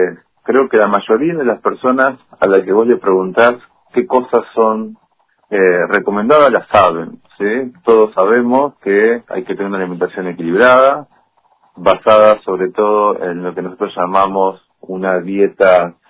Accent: Santa Fe, Argentina; Yo soy santafesino

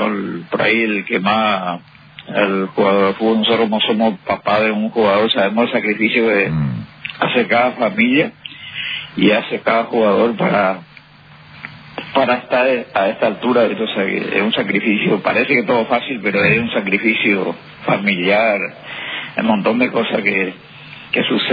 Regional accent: Villarrica, Guairá, Paraguay; born there; Sí. Nací en Villarrica.

